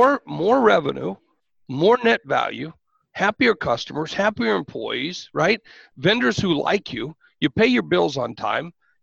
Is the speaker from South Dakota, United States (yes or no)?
yes; Sioux Falls, South Dakota, United States; You know, I'm originally from Sioux Falls. And when I was in Sioux Falls growing up as a young man in business